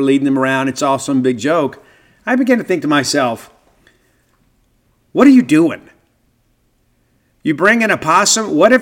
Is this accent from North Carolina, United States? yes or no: no; Mississippi, United States; Mine is always doused in ranch dressing because I'm from South Mississippi.